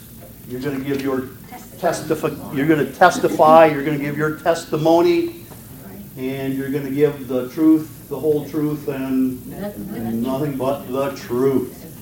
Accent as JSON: {"language": "English", "region": "Minnesota", "country": "United States", "accent": "Minnesotan", "said": "I start speaking my native language, Minnesotan"}